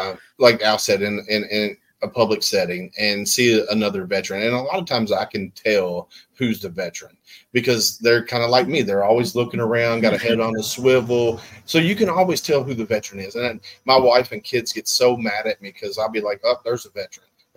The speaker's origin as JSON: {"language": "English", "town": "Jersey City", "region": "New Jersey", "country": "United States", "said": "I am from Jersey City, on the top of the mountain. I love it."}